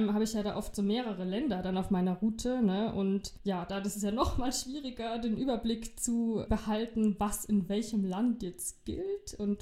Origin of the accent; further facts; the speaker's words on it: Germany; ich als Deutscher